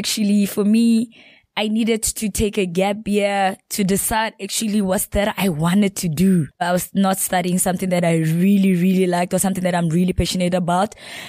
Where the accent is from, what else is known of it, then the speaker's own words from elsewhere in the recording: Kimberley, Northern Cape, South Africa; also born or lived in Mafikeng; I was born in Kimberley, in the Northern Cape.